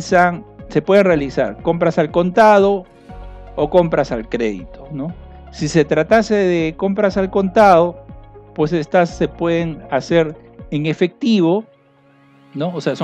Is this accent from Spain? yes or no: no; Peru; por lo menos aquí en mi país, en Perú